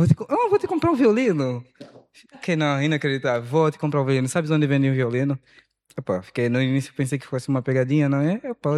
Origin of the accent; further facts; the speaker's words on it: Angola; now in Lisbon, Portugal; Certo, vim de Angola. Quando eu cheguei para Lisboa